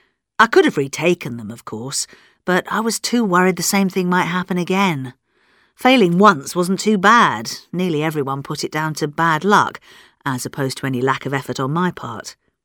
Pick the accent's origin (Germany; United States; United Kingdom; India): United Kingdom; Oxford, South East England; because I come from Oxford